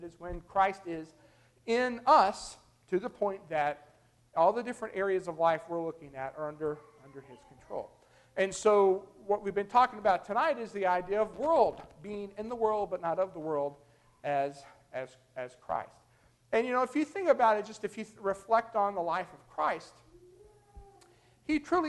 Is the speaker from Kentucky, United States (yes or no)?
yes; Kentucky, United States; If my home state of Kentucky decides that the people of West Virginia have just ticked us off one last time